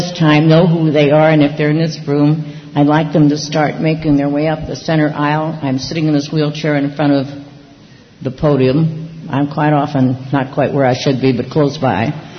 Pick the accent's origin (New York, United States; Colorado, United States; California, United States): California, United States; I just want you to know, Chris, as a Californian, all of you, that I really practiced restraint last night